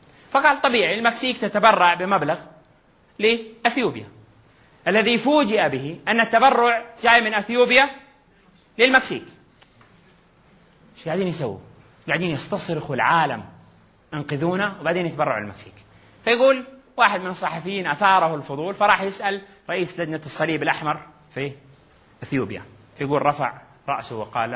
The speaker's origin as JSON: {"language": "Arabic", "region": "Hejaz", "country": "Saudi Arabia", "said": "احنا عندنا في الحجاز يقولون المكاسرة"}